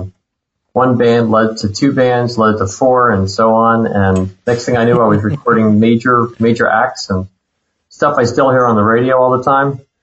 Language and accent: English; Queens, New York, United States; I'm from Queens, New York, and was just always into music.